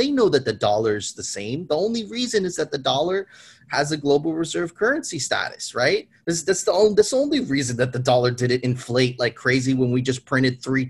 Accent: Miami, Florida, United States; I grew up in Miami, bro.

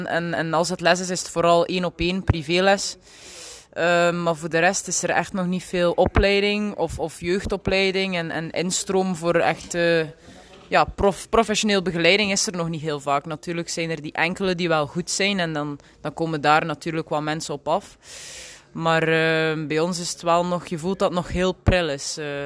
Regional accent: Belgium; Ik kom uit België en dit is mijn eerste internationale padeltoernooitje.

